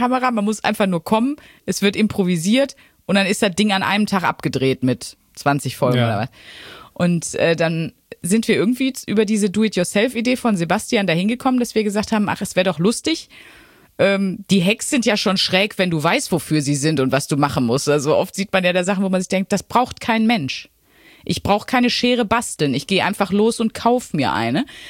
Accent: North Rhine-Westphalia, Germany; Also ich bin aus dem Ruhrgebiet.

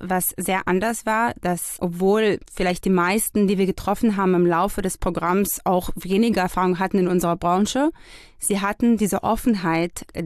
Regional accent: Israel; Also wie erwähnt, wir kommen ja aus Israel.

